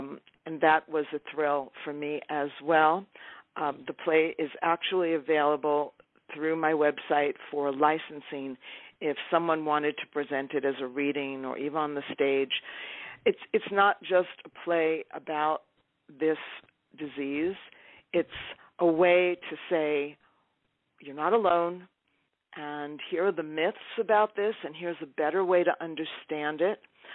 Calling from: Topanga, California, United States; I'm calling from Topanga, California.

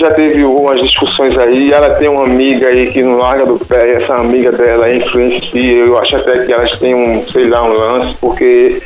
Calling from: Jaboatão dos Guararapes, Pernambuco, Brazil; Eu tô falando aqui de Jaboatão dos Guararapes, Pernambuco.

